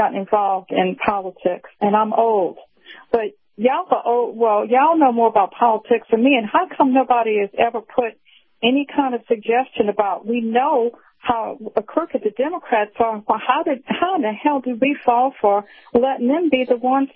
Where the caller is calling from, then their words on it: Clearwater, Florida, United States; Well, it's … from Clearwater.